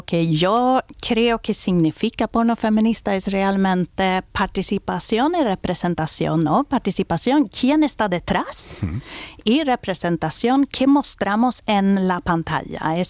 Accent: Sweden; Spanish is a second language; Es que yo, como soy sueca, a veces, ¿sabes? Los idiomas mezclo mucho.

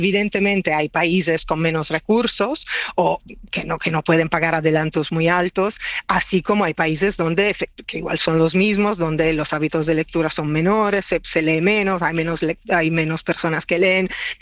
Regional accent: Italy; Spanish is a second language; now in Spain; yo soy italiana, pero como agente siempre he trabajado en España

